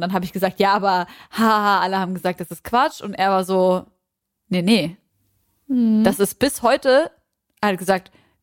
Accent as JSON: {"language": "German", "town": "Leipzig", "region": "Saxony", "country": "Germany", "said": "Josi und ich kommen aus der gleichen Stadt. Wir kommen beide aus Leipzig."}